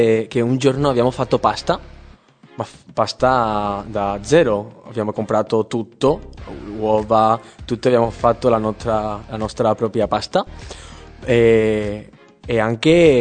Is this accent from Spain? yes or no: yes; Malaga, Andalusia, Spain; Italian is a second language; now in Italy; E vengo da Malaga, nel sud della Spagna.